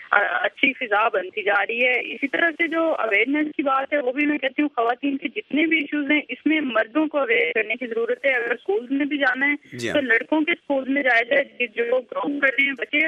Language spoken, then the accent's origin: Urdu; Punjab, Pakistan; میرا تعلق پنجاب سے ہے اور میں وہاں دیکھتی ہوں